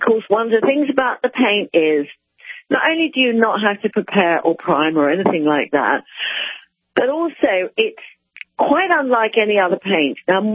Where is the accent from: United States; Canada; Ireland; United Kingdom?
United Kingdom; Oxford, South East England; As you probably can hear from my accent, I'm English. I come from Oxford.